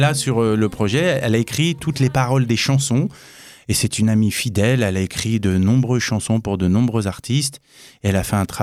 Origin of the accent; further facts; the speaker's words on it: France; born there; Alors moi, j'ai les deux pieds en France. Je suis français, je suis né en France.